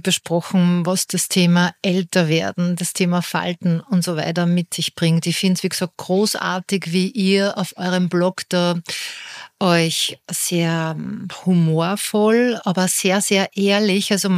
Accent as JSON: {"language": "German", "country": "Austria", "said": "Also bei uns in Österreich ist es ja ähnlich mit der Pensionsfürsorge"}